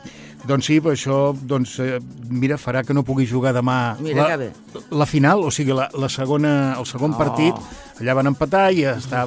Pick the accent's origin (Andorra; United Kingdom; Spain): Andorra; Escaldes, Escaldes-Engordany; perquè jo sóc d'Escaldes. Bueno, de fet, sóc de... Sí, d'Escaldes, sí.